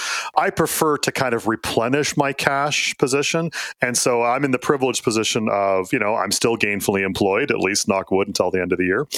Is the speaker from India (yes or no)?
no; Canada; I'm a Canadian.